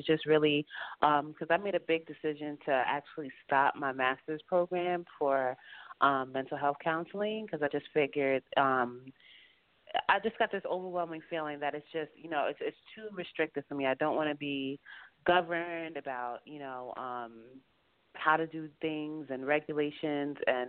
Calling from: New York, United States; I'm calling from upstate New York.

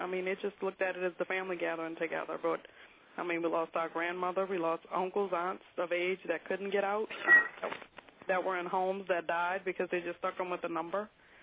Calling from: Picayune, Mississippi, United States; I'm calling from Picayune, Mississippi.

